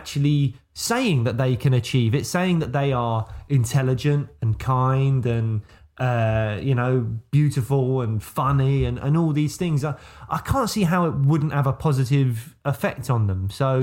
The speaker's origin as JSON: {"language": "English", "country": "United Kingdom", "said": "And I feel like as British people, we sometimes see that kind of earnest behaviour and cringe slightly, you know."}